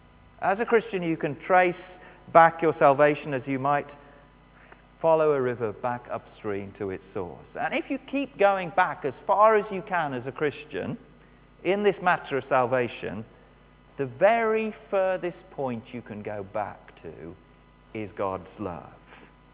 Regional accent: Bridgnorth, West Midlands, United Kingdom; born there; also born or lived in Minehead; now in Newtown, United Kingdom; I was born in Bridge North, which of course is a town in Shropshire on the banks of the Severn. Then for 9 years we lived in Minehead, which is on the south side of the Severn estuary.

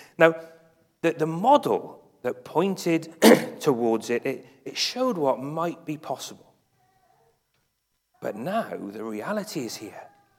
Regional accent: Cardiff, Wales, United Kingdom; I grew up in Cardiff, and when I was in year seven, back in 1994

